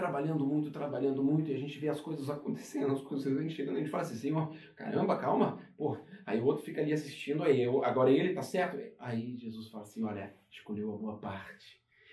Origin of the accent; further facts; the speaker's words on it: Germany; moved away; Sabe, eu cresci na Alemanha e eu estou um período grande já não mais na Alemanha.